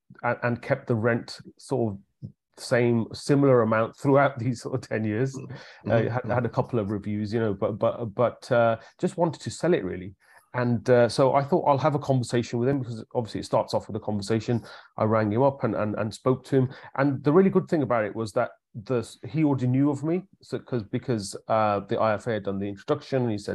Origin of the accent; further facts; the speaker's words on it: Solihull, West Midlands, United Kingdom; Solihull is my hometown.